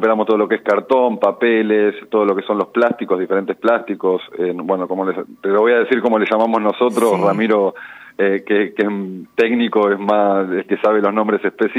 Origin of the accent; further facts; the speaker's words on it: Mar del Plata, Buenos Aires Province, Argentina; Yo soy oriundo nativo de Mar del Plata.